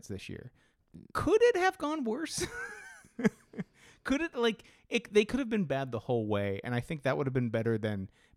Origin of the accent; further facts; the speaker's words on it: Pittsburgh, Pennsylvania, United States; I was raised in Pittsburgh, so I like Pittsburgh teams, and that's all the reason I need to like them.